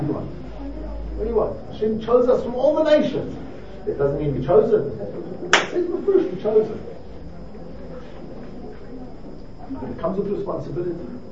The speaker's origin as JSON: {"language": "English", "country": "South Africa", "tie": "born or raised there", "said": "When I was growing up in South African school"}